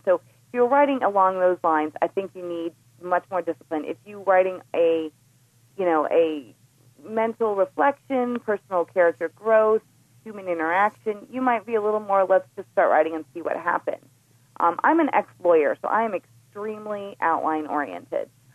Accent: Washington, District of Columbia, United States; And so I, growing up in Washington, where you have a lot of single career women who are staying single longer

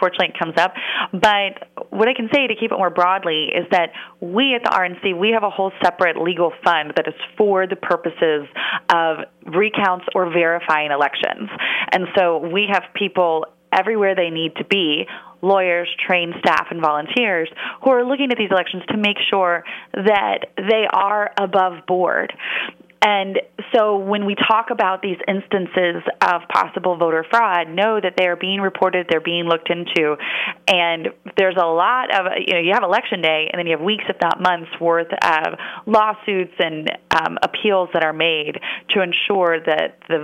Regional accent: Missouri, United States; but my home state of Missouri still had a huge turnout

